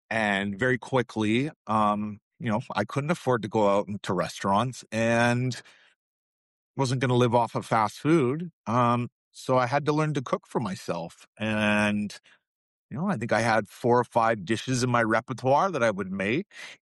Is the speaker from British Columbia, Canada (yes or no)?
yes; Vancouver, British Columbia, Canada; so I'm from Canada, Vancouver. That's where I grew up. Lived all over the west coast of Canada, up in the Pacific Northwest.